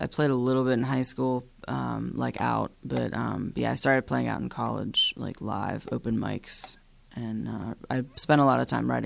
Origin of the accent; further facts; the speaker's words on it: Rural Valley, Pennsylvania, United States; also born or lived in Kittanning; I grew up kind of near Katanning area. I was born in Katanning. I grew up in a town called Rural Valley.